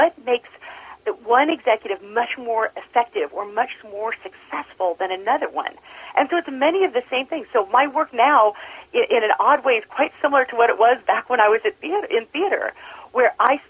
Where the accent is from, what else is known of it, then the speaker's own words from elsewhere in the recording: Midwest, United States; now in New York, United States; and I grew up in the Midwest, and I moved to New York, sort of the classic, here I am in New York City, ready to do theater.